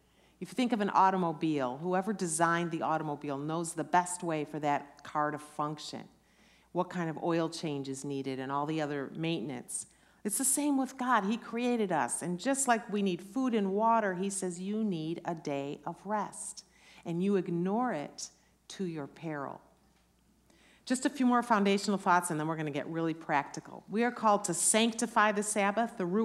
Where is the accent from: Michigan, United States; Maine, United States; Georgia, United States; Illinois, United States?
Illinois, United States; Chicago; Now, growing up in the Chicago area, and you're going to have to go with me now if you've been a lifelong Californian or whatever